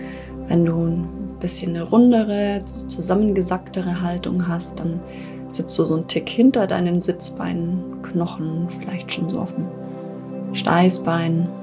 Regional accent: Bavaria, Germany; In Bayern, wo ich herkomme

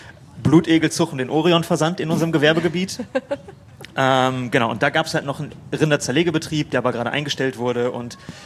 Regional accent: Frankfurt, Hesse, Germany; also wir kommen halt aus Frankfurt

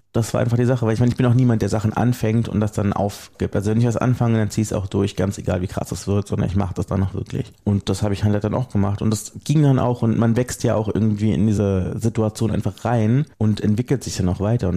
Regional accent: Germany; accent: German; ich spreche zwar fließend Englisch und so, aber ich habe halt trotzdem einen deutschen Akzent

